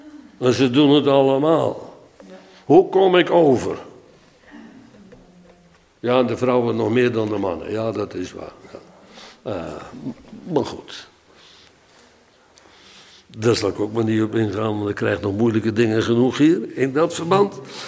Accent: Netherlands; En dan moeten wij als Nederlanders daar kijken en luisteren.

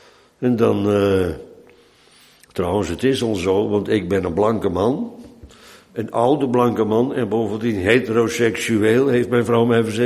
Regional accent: Netherlands; Maar ik ben een Nederlander, autochtoon. En ze vragen niet of ik me wil thuis voelen in Nederland.

